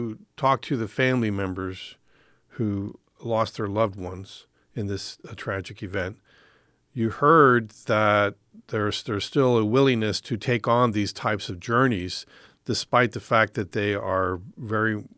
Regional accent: San Antonio, Texas, United States; I would tell them I'm from San Antonio

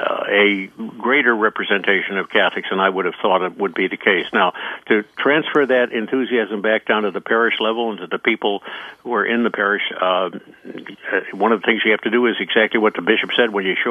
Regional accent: Chicago, Illinois, United States; The church I grew up with in Chicago in the good old days was not seen as a field hospital.

